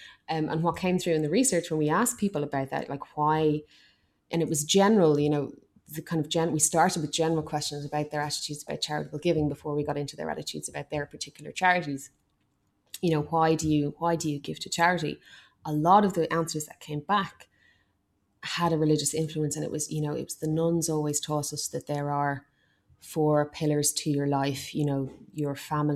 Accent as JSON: {"language": "English", "country": "Ireland", "lives_now": "United Kingdom", "said": "And as an Irish person living in the UK, when the original referendum was happening"}